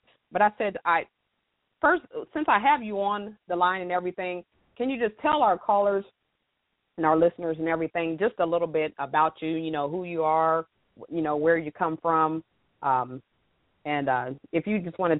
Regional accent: the South, United States; because I'm country and I'm from the South, kind of mid South, and I get called country all the time

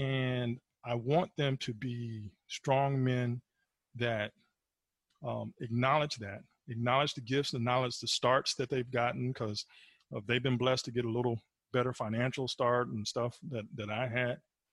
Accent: the South, United States; Because growing up in the South, you know, a lot of Southern traditions

